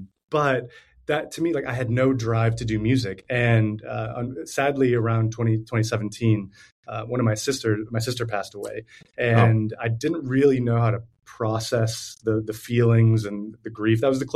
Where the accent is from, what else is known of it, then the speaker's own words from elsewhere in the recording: Milwaukee, Wisconsin, United States; But also, like, I'm from the U.S. I'm from Milwaukee